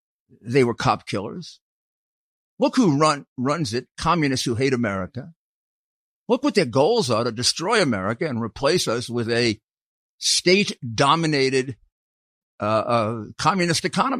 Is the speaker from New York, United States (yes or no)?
yes; New York, United States; Let's look at New York and the similarities in my hometown.